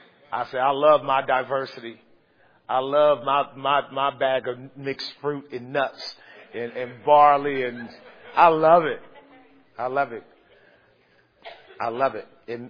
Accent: California, United States; Before they ask me, I say, man, I'm from Cali. And I love it.

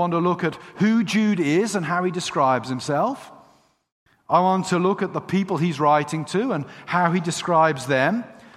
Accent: England, United Kingdom; I'm English.

